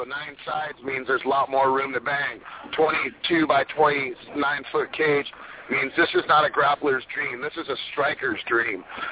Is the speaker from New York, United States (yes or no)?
no; Hermosa Beach, California, United States; You know, I'm from Hermosa Beach